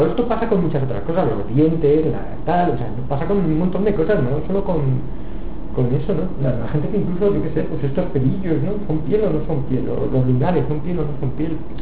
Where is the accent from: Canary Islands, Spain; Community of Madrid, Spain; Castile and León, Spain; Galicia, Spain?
Community of Madrid, Spain; Madrid; Pues, por ejemplo, como madrileño que soy, para mí, entre casa y entorno.